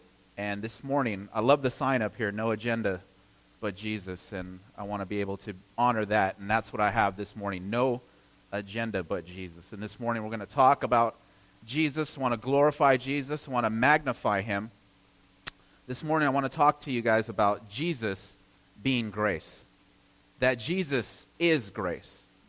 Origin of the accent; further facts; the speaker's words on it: Upland, California, United States; We're from Upland, California. It's about 30 minutes east of Los Angeles.